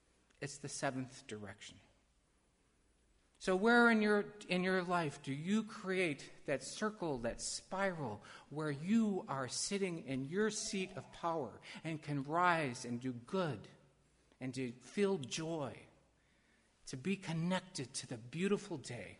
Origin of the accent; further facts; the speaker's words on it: Kansas, United States; born there; I was born in the Smoky Valley along the Smoky River.